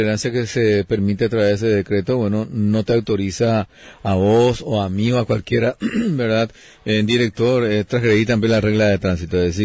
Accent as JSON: {"language": "Spanish", "country": "Paraguay", "said": "así somos los paraguayos"}